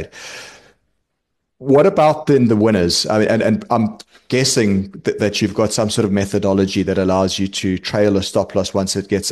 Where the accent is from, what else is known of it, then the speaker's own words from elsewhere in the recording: South Africa; So I mean, I'm from South Africa.